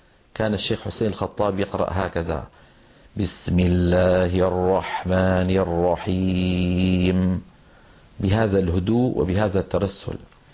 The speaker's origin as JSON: {"language": "Arabic", "town": "Damascus", "region": "Damascus Governorate", "country": "Syria", "tie": "born or raised there", "said": "ولدت في مدينة دمشق سنة 55 و900 ميلادية، ونشأت وتعلمت في مدارسها،"}